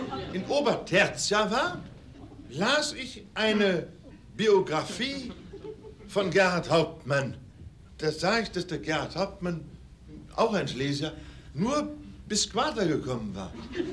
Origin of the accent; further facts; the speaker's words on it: Görlitz, Saxony, Germany; born there; Ich bin in Görlitz geboren und Görlitz liegt an der Neiße.